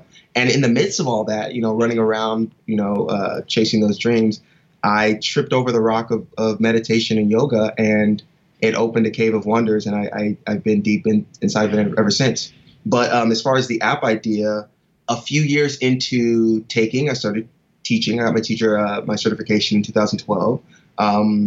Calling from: Santa Monica, California, United States; I'm joining you from sunny Santa Monica, California, United States.

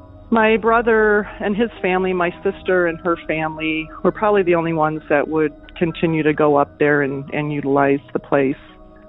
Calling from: Arizona, United States; I'm calling from Arizona.

